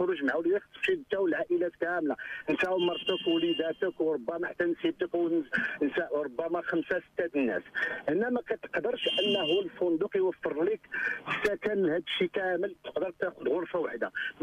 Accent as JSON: {"language": "Arabic", "country": "Morocco", "said": "حنايا كمغاربه"}